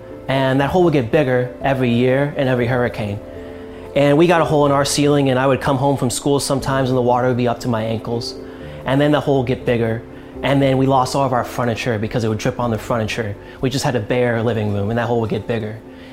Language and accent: English; Florida, United States; Like, you have to realize, growing up in Florida, we hated Al Gore. We hated environmentalists. We despised the people who told us our state was going to sink into the sea.